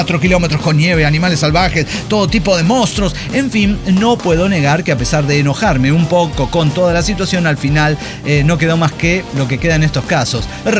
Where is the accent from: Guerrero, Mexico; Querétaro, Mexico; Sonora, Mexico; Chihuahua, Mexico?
Sonora, Mexico; Miren que yo soy de Sonora